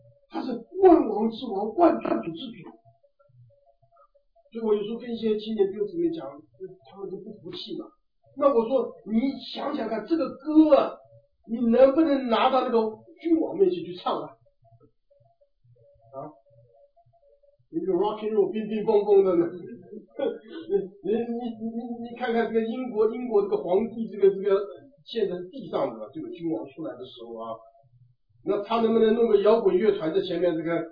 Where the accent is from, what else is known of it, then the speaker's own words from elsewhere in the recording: China; 我们中国人唱诗歌呢，就差这个黄梅调还没进来。